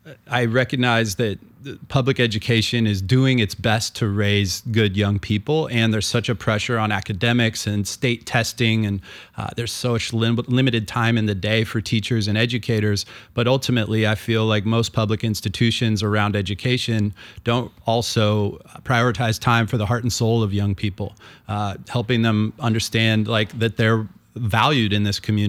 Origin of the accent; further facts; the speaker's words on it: Vashon, Washington, United States; I grew up on Vashon, became a teacher